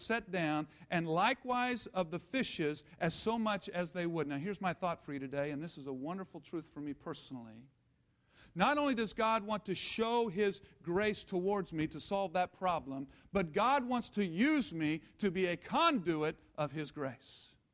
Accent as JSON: {"language": "English", "region": "Missouri", "country": "United States", "tie": "born or raised there", "said": "I grew up on Lee Summit Road here in Missouri. We don't have a whole lot of cul-de-sacs."}